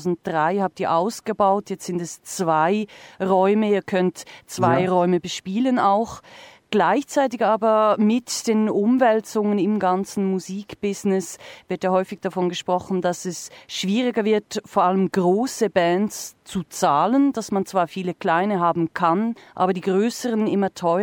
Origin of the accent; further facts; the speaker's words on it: Bern, Switzerland; Also bei uns in Bern ist die Lärmproblematik im Moment ist sehr brennend, ist ein heißes Diskussionsthema.